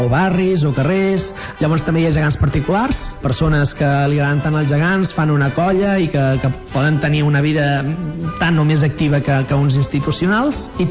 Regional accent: Reus, Catalonia, Spain; Jo sóc de Reus i, per tant, reivindico els gegants de Reus

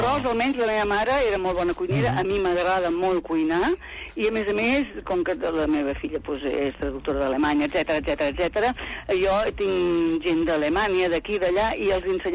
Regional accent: Barcelona, Catalonia, Spain; ara jo sóc de Barcelona, vaig néixer a Sant Gervasi i visc al Barri Gòtic.

